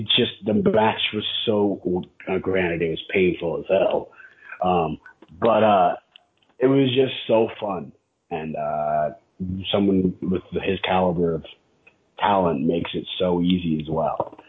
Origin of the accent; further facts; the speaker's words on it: Utah, United States; he even came to my home state of Utah and wrestled